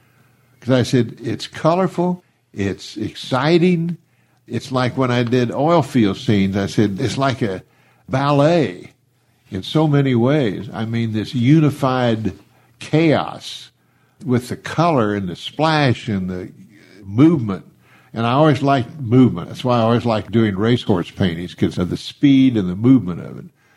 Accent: Tulsa, Oklahoma, United States; a very dear friend of mine, Howard Stover, who I grew up with here in Tulsa.

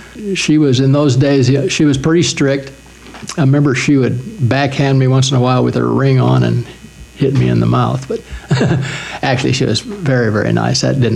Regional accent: Wyoming, United States; I grew up in Wyoming because that's where my mom was from.

